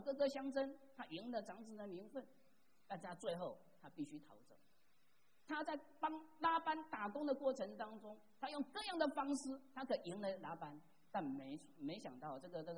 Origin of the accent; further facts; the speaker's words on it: China; 我们中国人我们很喜欢指点江山，激扬文字，